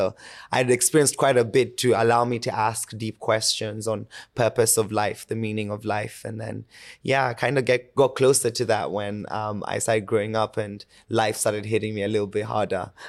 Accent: Kenya; Born and raised in Kenya. I lived majority of my life there.

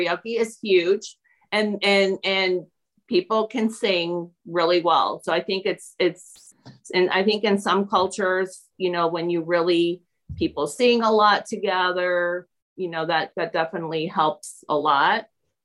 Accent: Peru; I grew up in Peru.

